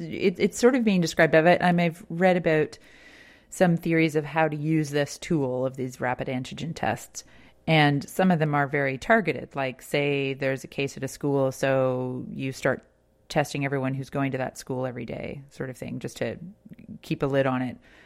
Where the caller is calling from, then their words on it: New Brunswick, Canada; I'm calling you from New Brunswick